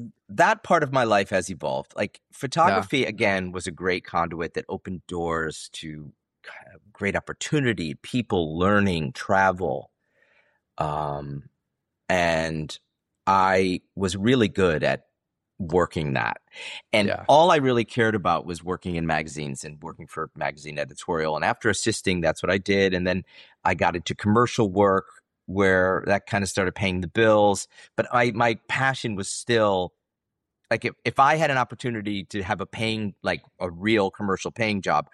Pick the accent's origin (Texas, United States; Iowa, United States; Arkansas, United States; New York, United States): New York, United States; Rochester; growing up in Rochester, Bausch & Lomb, Kodak, everything starts imploding.